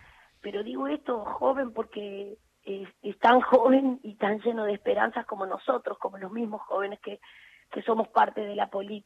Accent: Pinto, Santiago del Estero, Argentina; soy de la ciudad de Pinto, un pueblito que queda al sudeste de la provincia, de mi provincia, y sí, soy hija de Emilio

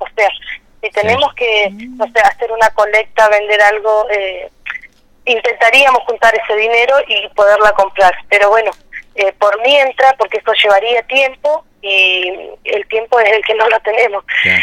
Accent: Tricao Malal, Neuquén, Argentina; somos del Tricao Malal, estamos a 500 kilómetros de la capital.

